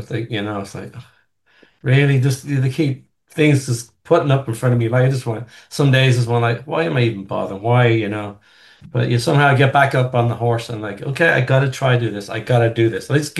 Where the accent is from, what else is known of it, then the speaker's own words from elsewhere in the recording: Ireland; And like growing up in Ireland.